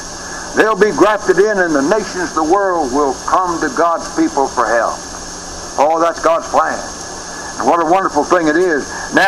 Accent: Johnson City, United States; I used to have a lady in Johnson City, my hometown.

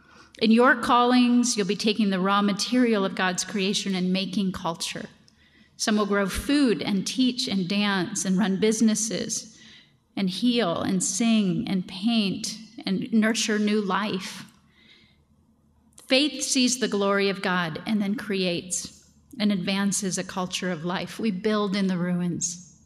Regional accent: Ohio, United States; I'm no one from nowhere.

